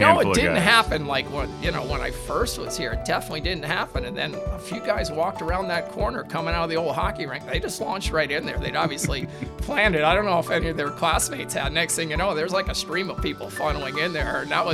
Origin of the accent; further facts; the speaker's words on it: Marion, Illinois, United States; So I grew up in Southern Illinois, a place called Marion, Illinois, which is quite far south of Chicago area.